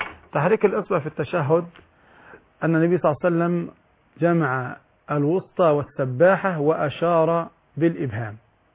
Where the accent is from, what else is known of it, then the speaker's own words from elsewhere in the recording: Egypt; حتى عندنا في مصر الآن عدد النساء توليد طبيبات كثير جدا